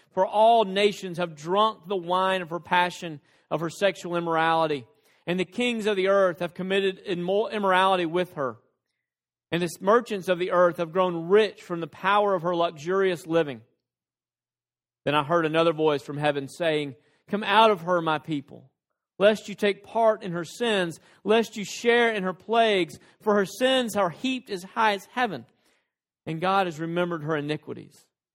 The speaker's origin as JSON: {"language": "English", "region": "Tennessee", "country": "United States", "tie": "born or raised there", "said": "I grew up in a place, and I say this very much to my shame, I grew up in West Tennessee."}